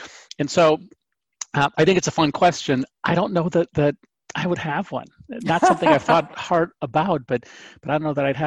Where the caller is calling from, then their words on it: Illinois, United States; I am in the suburbs of Chicago, Illinois.